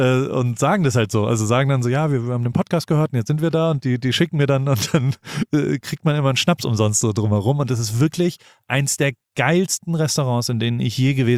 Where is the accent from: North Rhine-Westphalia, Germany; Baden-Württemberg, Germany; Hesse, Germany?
Baden-Württemberg, Germany; Heidelberg; einmal Heidelberg zeigen. Wir waren noch nie zusammen in Heidelberg.